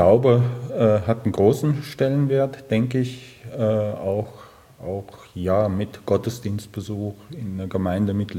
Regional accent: Vienna, Austria; ich komme aus Wien, aus Österreich und arbeite dort in der Erzdiözese

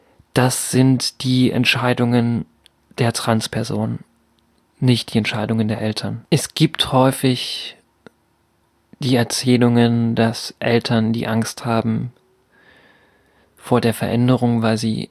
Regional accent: Altenburg, Thuringia, Germany; born there; in Altenburg bewegt habe, meine Geburtsstadt.

